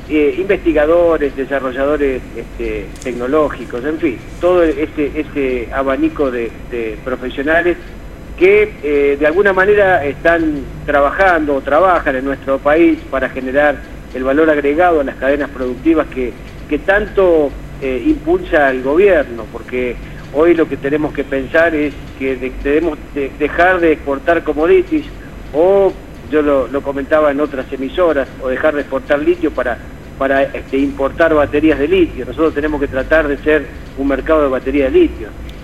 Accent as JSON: {"language": "Spanish", "region": "La Rioja", "country": "Argentina", "said": "que nos enorgullecen fundamentalmente como riojanos, ¿sí?, como argentinos también."}